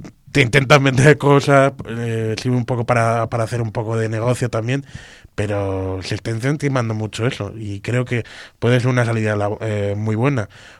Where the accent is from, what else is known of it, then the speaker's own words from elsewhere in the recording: Albacete, Castilla-La Mancha, Spain; Estamos creando una revista digital ahí en mi tierra, en Albacete